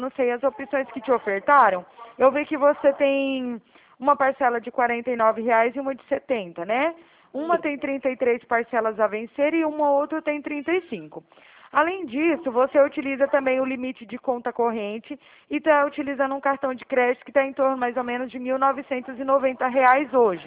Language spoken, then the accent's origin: Portuguese; Araraquara, São Paulo, Brazil; also born or lived in Minas Gerais; eu sou aqui de São Paulo também, eu sou aqui de Araraquara, São Paulo. Só que o meu DDD é 34, porque eu vim de Minas, sabe? E aí eu tô morando aqui agora